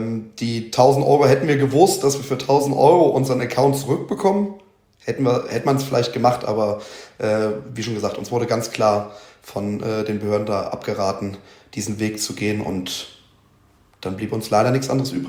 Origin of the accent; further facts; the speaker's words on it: Lower Saxony, Germany; born there; ich bin gebürtiger Südniedersachse.